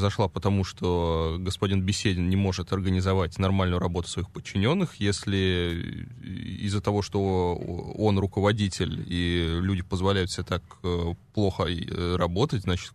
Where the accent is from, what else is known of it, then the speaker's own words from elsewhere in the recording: Moscow, Russia; В Москве родился, в Москве вырос, учился и теперь